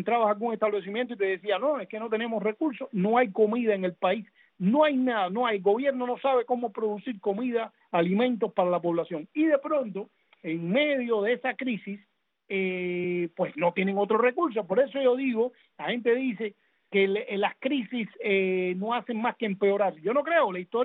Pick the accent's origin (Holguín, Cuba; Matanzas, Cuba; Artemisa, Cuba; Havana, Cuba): Havana, Cuba; Punta Brava; Yo recuerdo, porque yo soy de Punta Brava y llegaba de la escuela